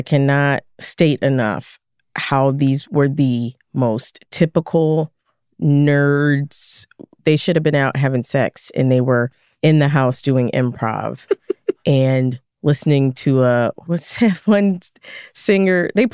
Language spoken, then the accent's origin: English; Philadelphia, Pennsylvania, United States; I was a kid growing up in West Philly, pretty rough city.